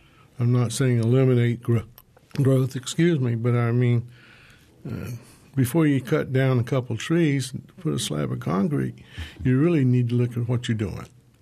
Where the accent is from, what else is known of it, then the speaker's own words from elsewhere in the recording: Tampa, Florida, United States; I recently went to Tampa, my hometown, born and raised there.